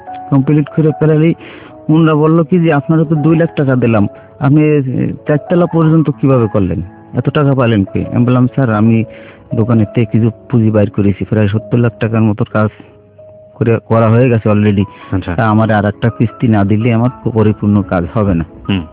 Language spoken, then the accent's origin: Bangla; Bagerhat, Khulna Division, Bangladesh; আমার গ্রামে বাগেরহাটে 66 শতকে 3 বিঘে জমি, তার মানে খুলনার 6 বিঘা জমি রাখা আছে।